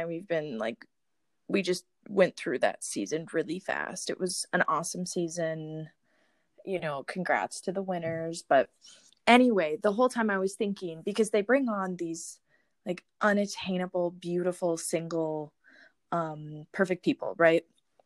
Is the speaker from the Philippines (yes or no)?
no; United Kingdom; accent: British; is so good and it's so funny and it just brings out my British accent